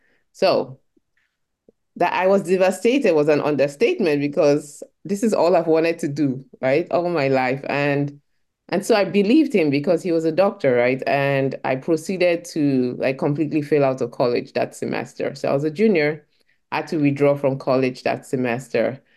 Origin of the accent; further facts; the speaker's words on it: Nigeria; I grew up in Nigeria